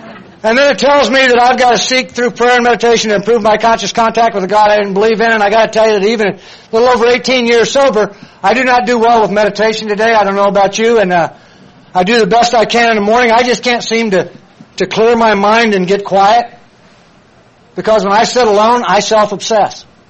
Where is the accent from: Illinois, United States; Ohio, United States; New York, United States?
Illinois, United States; Danville; born there; I was born in Danville, Illinois, into a good family.